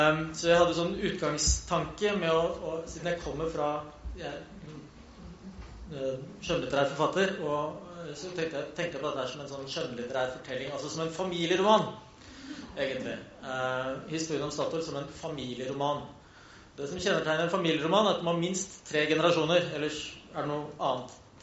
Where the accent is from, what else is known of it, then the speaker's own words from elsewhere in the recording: Eastern Norway, Norway; Jeg er forfatter. Jeg er østlending.